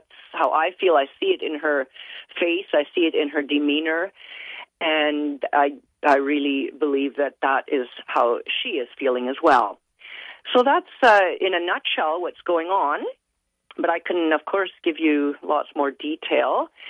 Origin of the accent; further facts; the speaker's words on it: Canada; Yes, I am. I'm a Canadian. I was born and raised in Canada. I am fully a Canadian citizen of German heritage. My parents immigrated to Canada from Germany in the early 1950s before I was born.